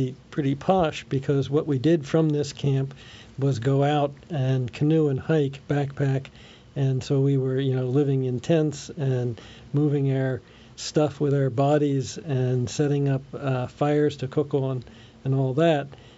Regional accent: Bryn Mawr, Pennsylvania, United States; born there; I was born in Bryn Mawr, which is not far from where that is.

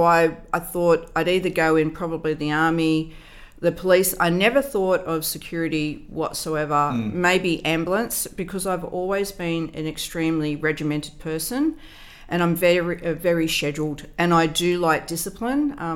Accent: Canterbury, New South Wales, Australia; I was born in Sydney Women's Hospital. When? 1968. So it's a very long time ago. And I grew up in Canterbury.

